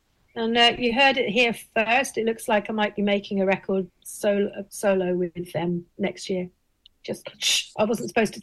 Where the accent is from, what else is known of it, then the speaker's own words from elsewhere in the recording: England, United Kingdom; because I'm from England